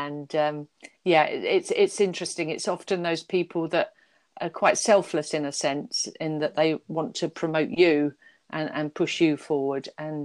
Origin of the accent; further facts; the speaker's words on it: London, United Kingdom; And also I was brought up in West London and near Southall.